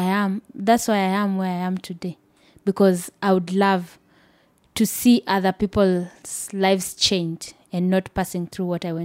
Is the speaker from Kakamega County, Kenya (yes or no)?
no; Nairobi, Kenya; I wasn't born in Kibera, but I was raised in Kibera. So I can say I've lived the longer part of my life. I've been to Kibera. I've lived in Kibera.